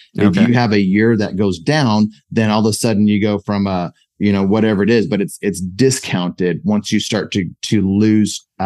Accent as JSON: {"language": "English", "region": "South Dakota", "country": "United States", "tie": "born or raised there", "said": "moved back here to where I grew up in a small town in the Black Hills in South Dakota."}